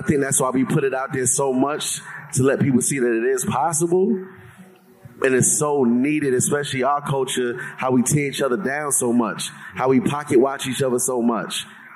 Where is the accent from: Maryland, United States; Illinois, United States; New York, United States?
New York, United States; I was, you know, I'm from New York, like we don't just trust that easily.